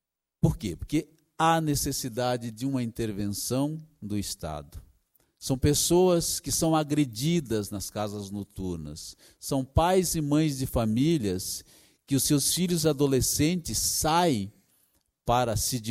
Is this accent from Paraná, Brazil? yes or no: yes; Curitiba, Paraná, Brazil; Eu sou de uma cidade, sou da cidade de Curitiba, estado do Paraná